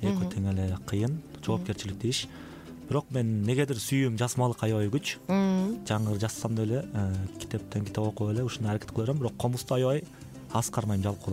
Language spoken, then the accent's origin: Kyrgyz; Saz-Bulak, Talas Region, Kyrgyzstan; born there; Мен Талас областынын Талас районунун Саз Булак айылында 1998 жылы төрөлгөм.